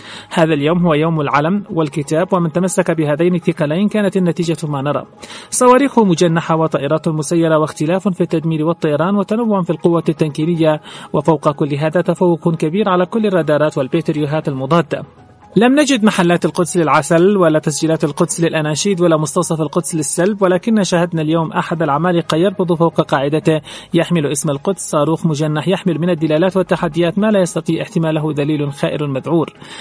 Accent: Yemen; أشعر بالفخر كيمني وأنا أقرأ صنع في اليمن

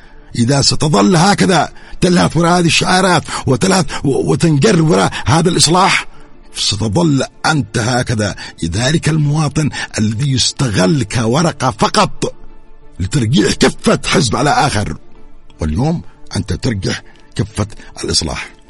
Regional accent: Yemen

